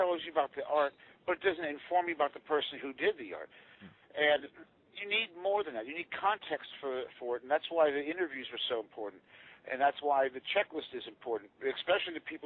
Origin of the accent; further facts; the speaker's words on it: Pennsylvania, United States; born there; I always thought it was kind of funny that I was born near Pittsburgh, and then I moved here to North Carolina